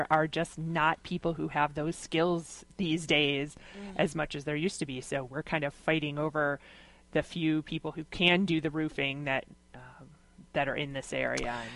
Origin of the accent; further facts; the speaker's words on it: Rochester, United States; I grew up in Rochester, so I've lived here my whole life.